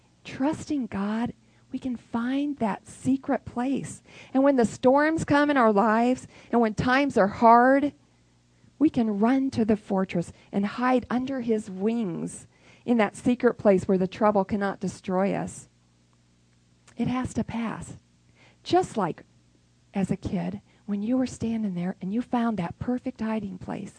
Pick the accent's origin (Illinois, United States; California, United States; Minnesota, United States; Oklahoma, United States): California, United States; And so sometimes I lived in California. I grew up in California. And they had this fog called the Thule fog, and it would be really thick fog.